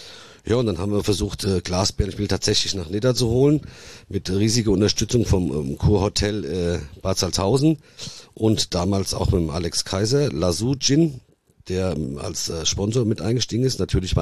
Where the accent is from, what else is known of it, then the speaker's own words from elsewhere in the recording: Southern Italy, Italy; accent: Hessian; Ich habe den Dialekt ganz gut drauf. Wir kommen aus Süditalien. Den Dialekt kann ich super. Das rein Italienische ist sehr schwierig. Ihr hört ja auch, dass ich einen hessischen Dialekt habe.